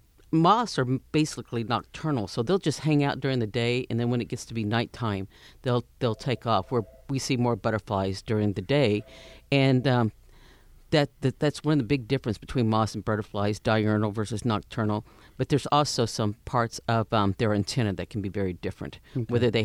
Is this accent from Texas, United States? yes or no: yes; Wichita Falls, Texas, United States; because I grew up in the Wichita Falls area. And yeah, it's a lot of open ground, a lot of open grounds, low vegetation for sure.